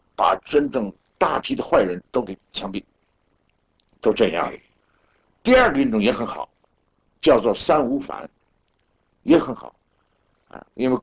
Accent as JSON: {"language": "Chinese", "region": "Tianjin", "country": "China", "said": "我失业了，所以只好我跑回天津了。我家在天津，我是天津人。"}